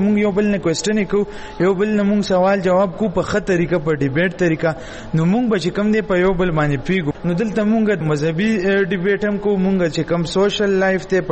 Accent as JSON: {"language": "Pashto", "town": "Peshawar", "region": "Khyber Pakhtunkhwa", "country": "Pakistan", "said": "زه ایف سی کالج کې سبق ویم لاهور کې د پولیټیکل ساينس سټوډنټ یم د ایم فیل او زه د پېښور اوسیدونکی یم"}